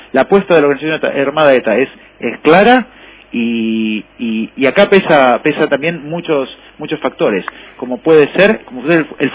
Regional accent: Argentina; Yo soy argentino, yo estoy contando desde aquí, de pie de calle

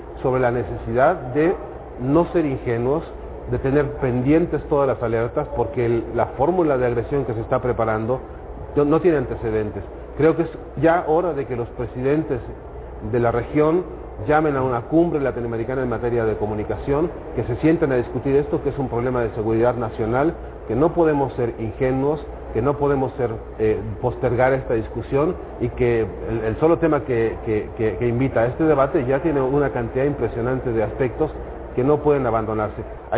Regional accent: Mexico; Lo hemos visto, hay casos concretos de periodistas en mi país, por ejemplo, a los que han sido silenciados precisamente por los dueños de estos medios. En Televisa, el caso más paradigmático hoy es el caso de Carmen Aristegui

